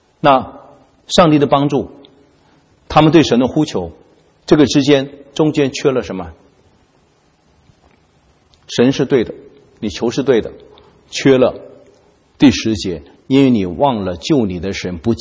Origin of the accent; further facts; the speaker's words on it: China; 历史当中帮助过以色列人，我们中国人帮助过的哈